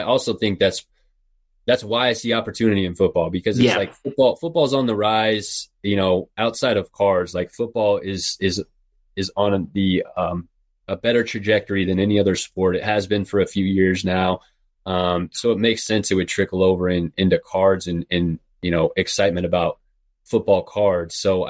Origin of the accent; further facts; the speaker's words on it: Illinois, United States; You know, country Illinois too. I'm from Illinois.